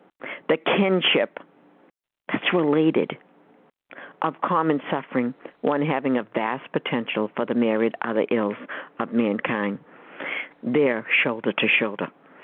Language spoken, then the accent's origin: English; New Hampshire, United States; I am from New Hampshire.